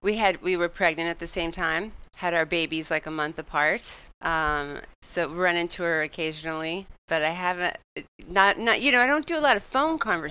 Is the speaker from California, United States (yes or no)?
yes; Studio City, California, United States; But I grew up in Studio City because my Aunt Gail and Frank, who I grew up with, lived on Laurel and Mulholland.